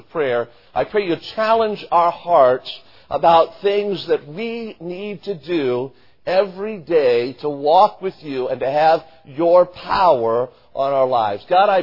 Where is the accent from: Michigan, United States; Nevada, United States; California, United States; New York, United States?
Nevada, United States; Las Vegas; I was born and raised in Las Vegas. When I was born there, there were 79,000 people.